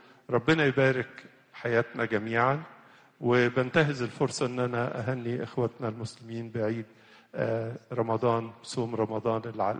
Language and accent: Arabic; Egypt; كلنا كمصريين فرحانين ببلادنا وبأرضنا وبكنايسنا وبجوامعنا